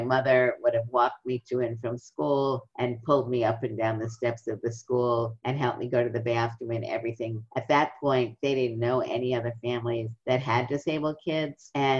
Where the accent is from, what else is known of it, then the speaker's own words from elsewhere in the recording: Brooklyn, New York, United States; And in the neighborhood that we lived in, I grew up in Brooklyn.